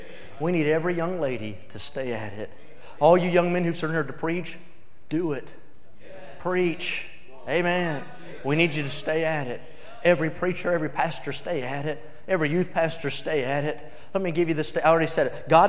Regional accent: West Virginia, United States; I was from West Virginia. I wanted to drive a big truck with oversized tires, shoot deer, and marry a girl that didn't rub snuff.

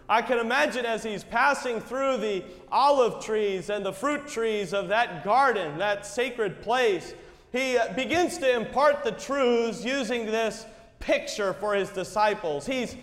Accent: New England, United States; I grew up in the New England states, and I don't know if many of you have been able to go there, but it's a very beautiful area of the country.

